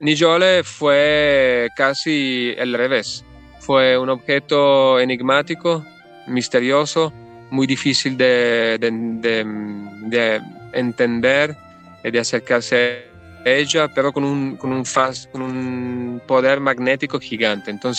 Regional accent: Italy; Yo soy de Italia y pasé un año de estudio allá muy joven

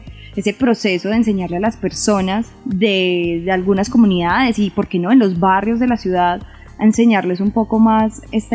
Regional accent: Colombia; Ahí hay un punto que debemos resolver como Estado, ¿cierto? También como colombianos, que creo que es la pedagogía, claro.

